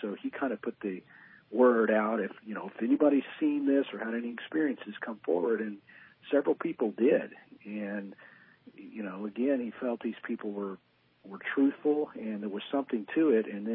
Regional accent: Texas, United States; And I'm from Texas, and, you know, Louisiana's not far.

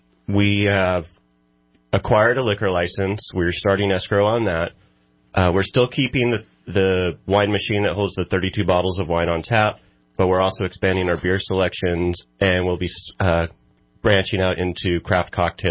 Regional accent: Cottonwood, California, United States; I grew up in Cottonwood, been here my entire life. The only time we came to downtown Reading when I was a kid is if I had to go to the doctor.

